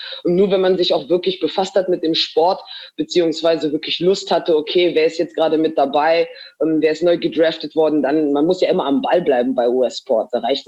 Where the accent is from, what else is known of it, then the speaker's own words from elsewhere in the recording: Munich, Bavaria, Germany; born there; aber sagen wir mal so, ich bin in München geboren.